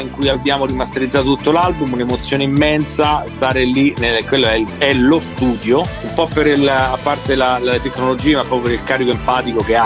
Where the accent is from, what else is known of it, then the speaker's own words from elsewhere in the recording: Rome, Lazio, Italy; moved away as an adult; now in Milan, Italy; Io sono originario di Roma, e poi però 6 anni fa mi sono trasferito a Milano.